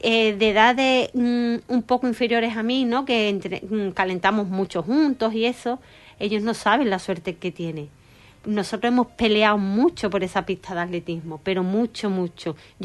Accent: Huelva, Andalusia, Spain; Es que de donde yo vengo, yo entrenaba, como he dicho, en el campo de fútbol antiguo, y aquello era del recreativo.

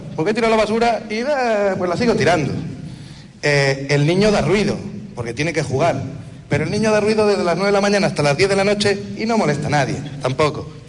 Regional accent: Andalusia, Spain; por mi acento podéis ver que soy de las afueras de Huelva. Entonces, bueno, pues llegué aquí hace más o menos 5 años

